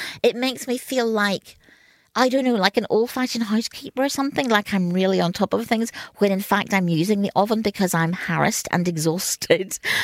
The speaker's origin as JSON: {"language": "English", "region": "Northern Ireland", "country": "United Kingdom", "tie": "born or raised there", "said": "my father is a poultry farmer, or was a poultry farmer, and we took chicken very, very seriously as we were growing up in Northern Ireland."}